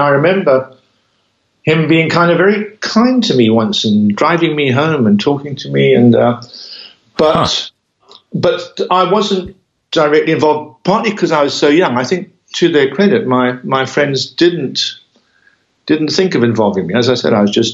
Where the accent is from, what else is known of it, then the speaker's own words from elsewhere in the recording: England, United Kingdom; My parents, I mean, I'm English, I'm British. My parents were both British.